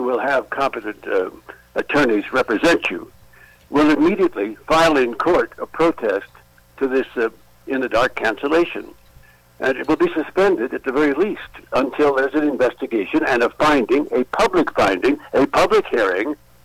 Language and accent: English; New Mexico, United States; I mean, I grew up in the Republican Party in New Mexico. And I came to Washington